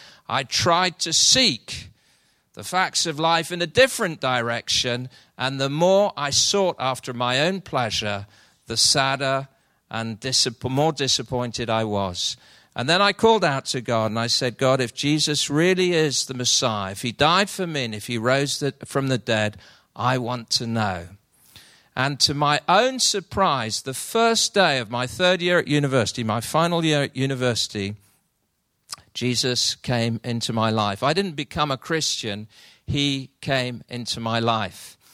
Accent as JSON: {"language": "English", "town": "Manchester", "region": "North West England", "country": "United Kingdom", "tie": "born or raised there", "said": "Austria, came either side of the war as refugees to Manchester. And I grew up in Manchester a few years ago. And like virtually all Jewish people"}